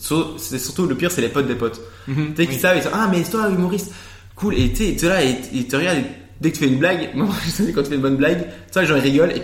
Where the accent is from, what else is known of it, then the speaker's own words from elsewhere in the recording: Brussels, Brussels-Capital Region, Belgium; born there; Non, je suis né à Bruxelles le 16 décembre 1998.